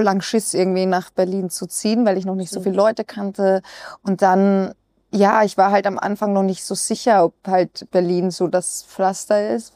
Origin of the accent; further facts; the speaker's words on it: Austria; ich bin ja aus Österreich.